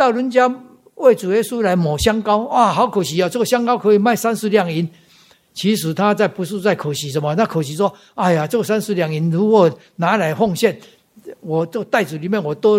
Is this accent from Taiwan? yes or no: yes; Taiwan; 我已经信到麻痹了，我们台湾话我信到麻痹了